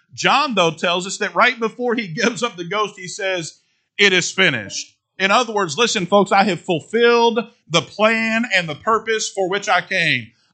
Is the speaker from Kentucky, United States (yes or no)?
yes; Kentucky, United States; Man, I'm from Kentucky.